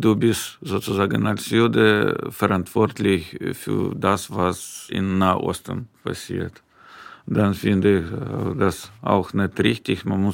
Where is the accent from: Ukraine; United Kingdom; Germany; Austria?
Ukraine; German is a second language; das ist natürlich eine schwierige Situation in meinem Heimatland, der Ukraine, und auch in Israel, wo meine Verwandte auch wohnen.